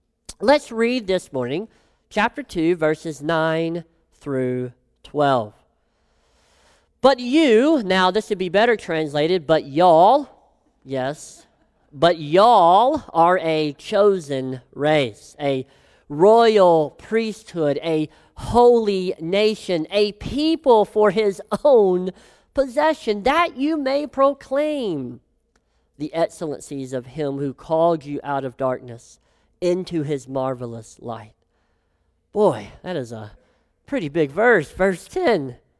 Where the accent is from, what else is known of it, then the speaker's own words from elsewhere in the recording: Tennessee, United States; I'm from Tennessee. It's the best news about me.